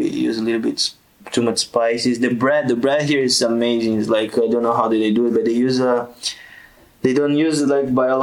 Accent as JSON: {"language": "English", "country": "Brazil", "second_language": "English", "lives_now": "Tunisia", "said": "I'm from Brazil."}